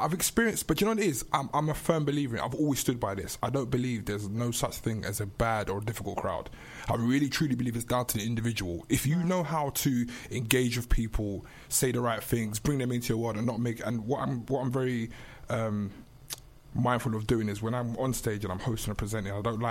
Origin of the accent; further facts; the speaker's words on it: London, United Kingdom; I'm all the way out in Essex right now. I'm from South London.